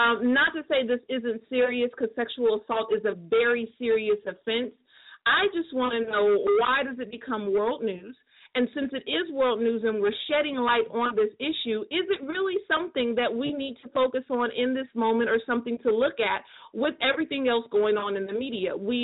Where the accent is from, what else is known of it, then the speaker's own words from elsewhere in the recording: United States; and I can only speak for America because I'm American